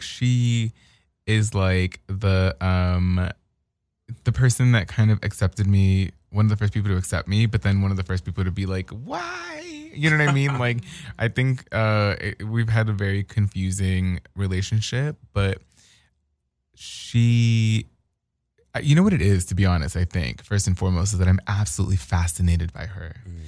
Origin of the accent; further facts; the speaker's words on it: Hollywood, California, United States; So I'm from Hollywood, like, down the street, Melrose and Vine.